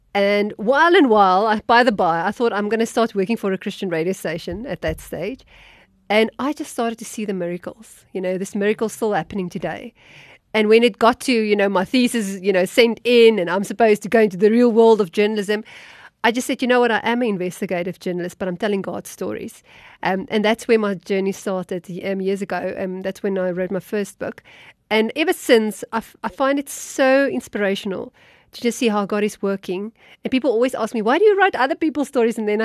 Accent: Free State, South Africa; So maybe I should start with a little bit of background. I grew up in the Free State

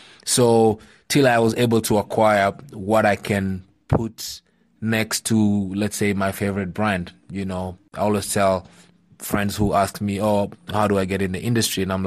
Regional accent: Kakamega, Kakamega County, Kenya; also born or lived in Eldoret; No, I'm not. I'm from, I was born in Eldoret, but I'm from Kakamega.

